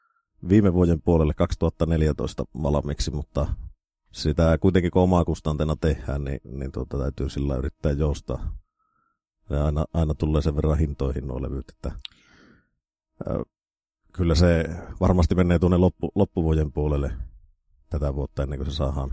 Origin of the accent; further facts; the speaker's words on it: Lapland, Finland; meillä Lapissa